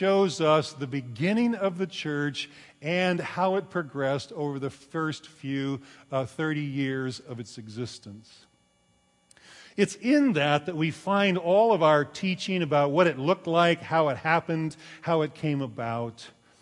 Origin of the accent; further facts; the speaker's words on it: California, United States; I grew up in the California desert, and there was all kinds of electric storms